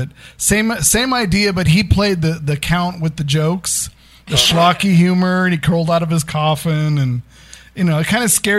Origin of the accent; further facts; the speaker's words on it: Seattle, Washington, United States; I grew up in Seattle, so I didn't have any memory of Creature Features.